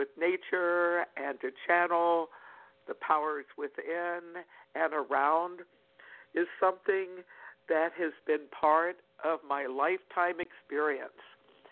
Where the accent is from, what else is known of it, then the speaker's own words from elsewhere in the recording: Virginia, United States; born there; I was born in Virginia in 1949, and as a young child, I felt a strong affinity to nature and the magic of nature.